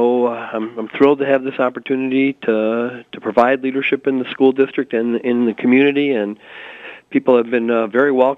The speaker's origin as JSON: {"language": "English", "town": "Kenosha", "region": "Wisconsin", "country": "United States", "tie": "born or raised there", "said": "Well, first of all, I'm a Wisconsin native. I grew up in Kenosha."}